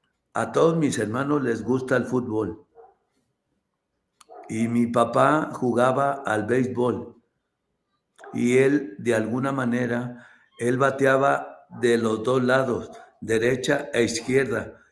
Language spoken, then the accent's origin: Spanish; Guadalajara, Jalisco, Mexico; also born or lived in Zacatecas, Mexico; cuando yo me vengo de Zacatecas a Guadalajara. Yo me vengo a Guadalajara porque mi mamá se nos enferma y mi papá nos trae para acá.